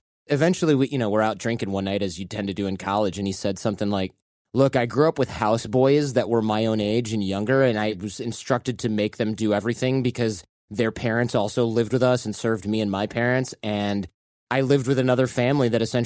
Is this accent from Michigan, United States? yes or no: yes; Michigan, United States; I grew up in Michigan, and sometimes in California, I'll go back to Michigan